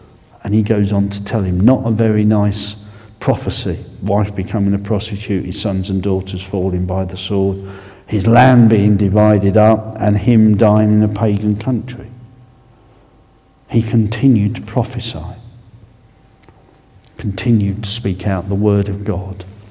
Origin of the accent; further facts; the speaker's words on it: East of England, United Kingdom; accent: Essex; coming from darkest Essex in the middle, and I went up to Nottingham, and with my lovely Essex accent